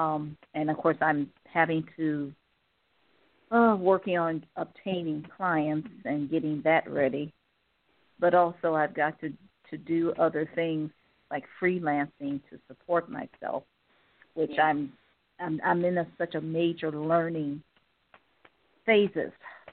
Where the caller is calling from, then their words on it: Ohio, United States; I'm calling from Ohio.